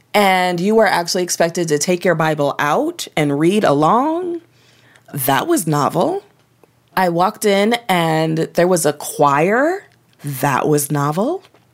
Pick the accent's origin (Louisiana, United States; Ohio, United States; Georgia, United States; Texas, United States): Ohio, United States; Toledo; Sure. I grew up in Toledo, Ohio, and my parents sent me to Christian schools my entire life.